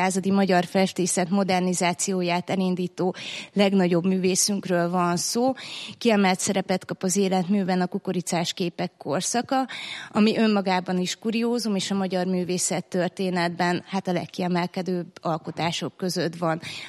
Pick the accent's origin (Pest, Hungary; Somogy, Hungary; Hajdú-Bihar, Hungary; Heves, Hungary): Somogy, Hungary; Kaposvár; Hát városunk arculatával teljesen összefügg